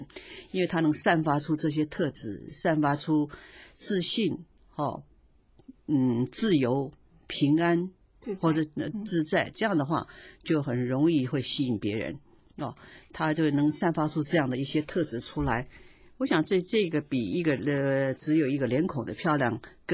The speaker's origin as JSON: {"language": "Chinese", "country": "China", "said": "所以我们尤其是我们中国人不太容易去夸赞别人"}